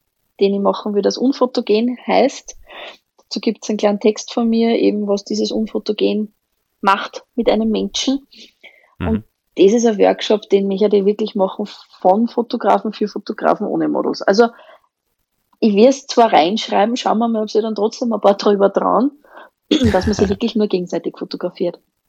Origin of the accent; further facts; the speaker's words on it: Upper Austria, Austria; born there; accent: mixed dialect; also born or lived in Vienna; Ich bin erst seit ein bisschen was über 2 Jahre wieder in Oberösterreich. Ich bin zwar gebürtige Oberösterreicherin, war aber viele Jahre in Wien und Niederösterreich daheim. Darum vielleicht auch ein bisschen der Durcheinander-Dialekt hin und wieder zwischendurch.